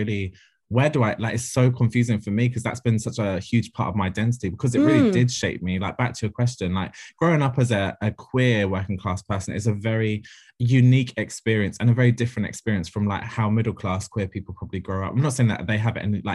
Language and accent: English; London, United Kingdom; I'm from the bad part. I'm not from the good part. People, I think, as you can hear from my accent, I'm definitely not posh. I'm from a council estate in Ladbroke Grove.